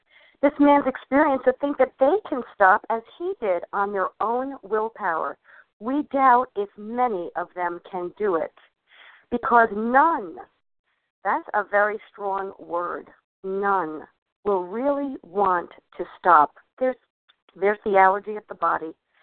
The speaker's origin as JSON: {"language": "English", "region": "New Jersey", "country": "United States", "said": "from South Jersey."}